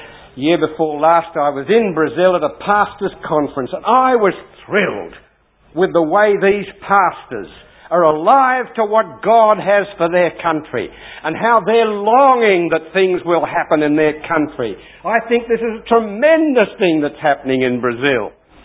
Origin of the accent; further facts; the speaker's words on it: United Kingdom; "Oh, Sam," I said, "I'm British and Episcopalian, forgive my culture."